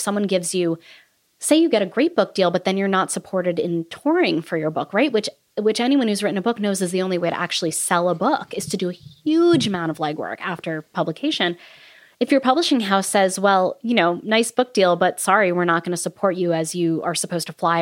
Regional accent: New York, United States; And I had gone to school in Massachusetts. I grew up in New York.

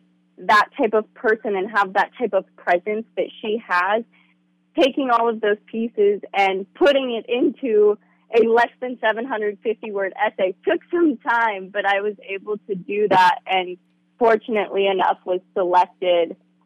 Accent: Hoquiam, Washington, United States; So as you mentioned, I'm from Hoquiam, where Jimmy Anderson was from.

